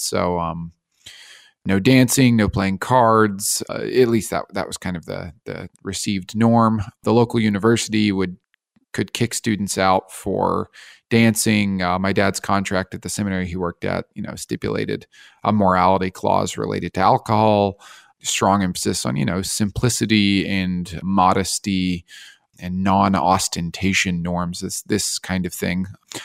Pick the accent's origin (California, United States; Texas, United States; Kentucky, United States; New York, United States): Kentucky, United States; Yeah, I mean, so I'm from Kentucky, and my family growing up was Methodist, and that goes back quite a few generations.